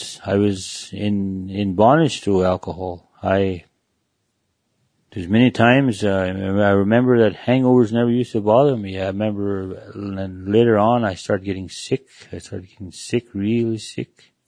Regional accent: Fish River, Manitoba, Canada; I come from Fish River, Manitoba. I was born here, and I had praying grandparents.

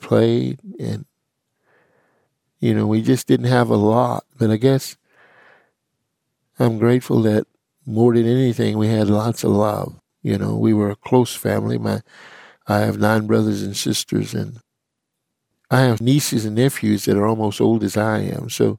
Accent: Oklahoma, United States; born or raised there

